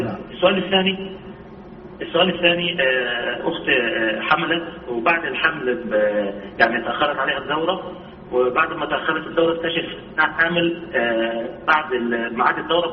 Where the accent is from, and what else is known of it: Egypt